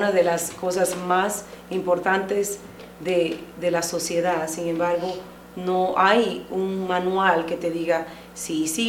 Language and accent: Spanish; Panama; now in Wenatchee, United States; vengo de Wenatchee, pero originalmente soy de Panamá